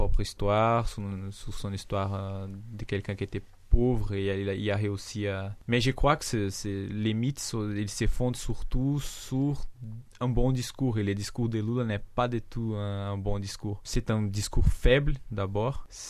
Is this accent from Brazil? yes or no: yes; Brazil; French is a second language; comme on vient d'une petite ville, c'est quand même loin de Rio de Janeiro